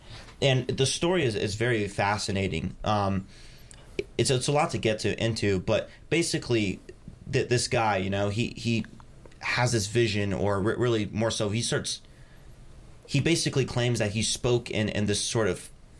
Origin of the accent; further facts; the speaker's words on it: Atlanta, Georgia, United States; So, I mean, I was born and raised right here in Atlanta, Georgia.